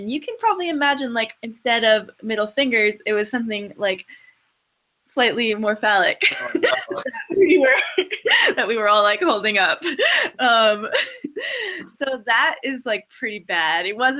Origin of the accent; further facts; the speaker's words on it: Rhode Island, United States; I like running in Rhode Island. I grew up in Rhode Island.